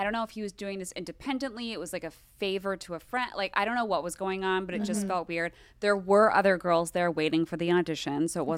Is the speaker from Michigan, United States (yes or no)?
no; Los Angeles, California, United States; I grew up in Los Angeles.